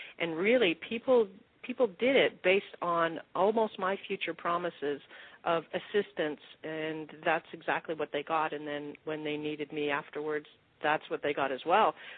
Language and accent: English; Canada; moved away as an adult; also born or lived in Toronto; now in United States; because I was moving from Toronto down to the U.S. Once I said I was going to be an internet marketer, I flew back home to Canada. We sold our house. We moved down to the U.S.